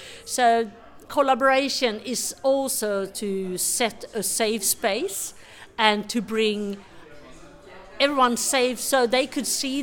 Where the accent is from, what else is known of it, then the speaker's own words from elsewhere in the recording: Sweden; and I come from Sweden.